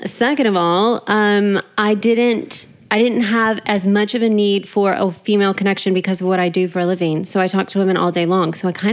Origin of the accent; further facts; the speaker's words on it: New Orleans, Louisiana, United States; also born or lived in Texas; Okay, well, I moved here from Dallas, Texas. I'm from New Orleans, but I've been working in Texas for 10 years.